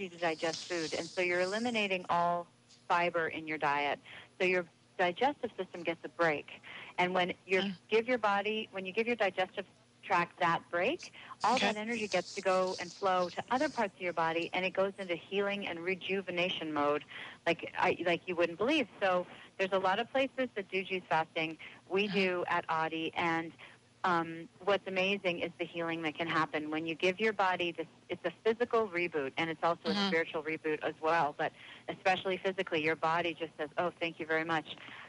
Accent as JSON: {"language": "English", "town": "Vancouver", "region": "British Columbia", "country": "Canada", "said": "I'm from Vancouver, so you know I'm a big sushi lover."}